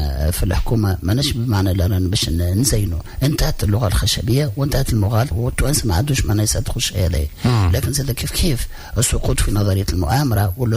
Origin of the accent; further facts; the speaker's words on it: Tunisia; نحن الدور متاعنا كتونسيين